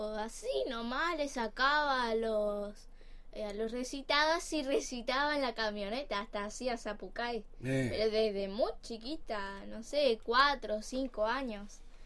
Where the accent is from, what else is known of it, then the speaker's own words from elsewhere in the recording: Paso de los Libres, Corrientes, Argentina; Soy de acá, de Paso de los Libres.